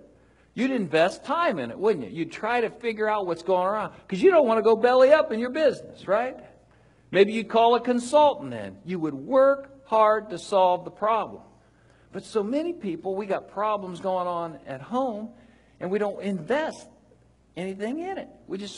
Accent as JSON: {"language": "English", "town": "Mansfield", "region": "Ohio", "country": "United States", "tie": "born or raised there", "said": "She grew up in Worthington. I grew up in Mansfield. And my kids always remind me of that. Dad, you're from Mansfield."}